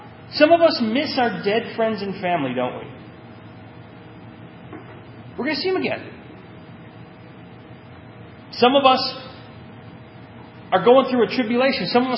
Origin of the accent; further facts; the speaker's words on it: Ireland; I'm Irish. We had the joke.